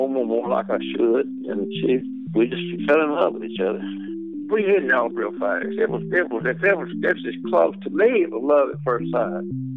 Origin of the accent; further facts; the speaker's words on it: Brewton, Alabama, United States; And the last 8 years of school was in Bruton, Alabama. That's where I grew up. Growing up in Bruton, you know, I went to a little country school